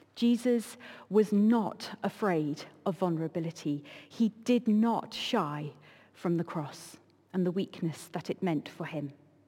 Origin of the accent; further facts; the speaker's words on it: United Kingdom; And we're British after all, aren't we?